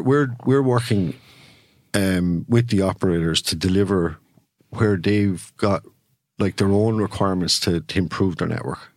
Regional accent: Carlow, Leinster, Ireland; I think, well, whatever Leash win, and I'm from Carlow, so I think I'd be certainly hoping for a while.

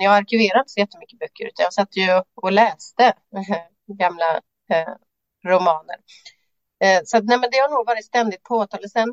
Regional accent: Lysekil, Västra Götaland County, Sweden; Jag är född och uppväxt i Lysekil, ett litet mindre samhälle i Bohuslän.

